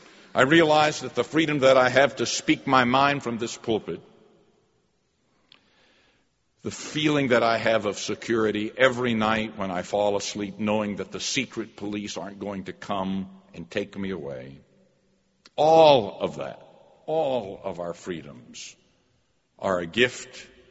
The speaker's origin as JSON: {"language": "English", "region": "North Carolina", "country": "United States", "said": "I found out that he was from my home state of North Carolina"}